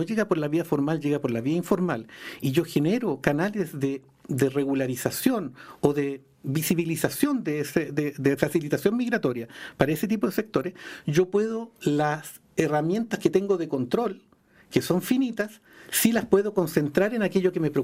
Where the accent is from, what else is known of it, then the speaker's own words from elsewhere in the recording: Talcahuano, Biobío, Chile; Yo soy de Talcahuano, yo soy muy